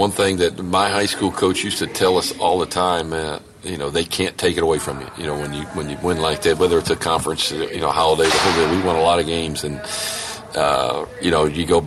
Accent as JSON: {"language": "English", "town": "Lawrenceville", "region": "Illinois", "country": "United States", "tie": "born or raised there", "said": "Lawrenceville, Illinois."}